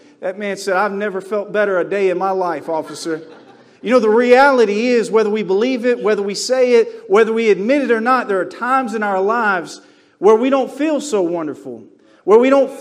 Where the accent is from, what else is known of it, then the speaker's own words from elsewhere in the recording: North Carolina, United States; also born or lived in Colorado; now in Rhode Island, United States; I am from North Carolina. I live in Rhode Island, but I'm born and raised in North Carolina. I spent time in the Army, and I lived in Colorado.